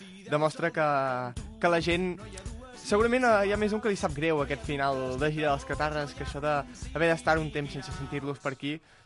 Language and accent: Catalan; Girona, Catalonia, Spain; jo, com a bon gironí, els aniré a escoltar a l'auditori